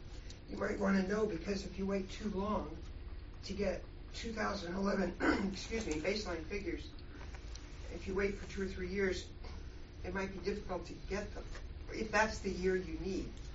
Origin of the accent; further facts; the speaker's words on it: San Antonio, Texas, United States; I'm from San Antonio.